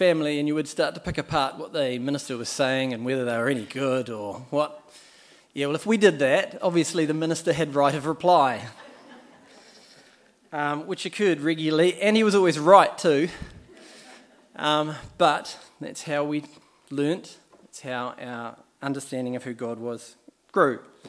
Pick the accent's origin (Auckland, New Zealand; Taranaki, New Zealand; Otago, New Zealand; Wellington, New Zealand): Otago, New Zealand; Dunedin; so I was born in Palmerston North Hospital. My three brothers were born in Dunedin Hospital, and when I was two, we travelled back to Dunedin